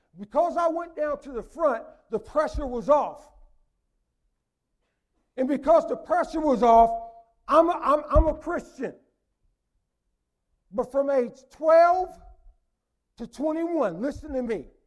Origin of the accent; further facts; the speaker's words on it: Midwest, United States; I don't even tell people where I'm from, really. I just say I'm from the Midwest because we moved around so much.